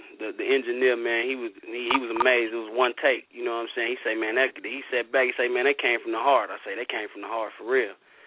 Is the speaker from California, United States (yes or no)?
no; Gary, Indiana, United States; I'm from Glen Park.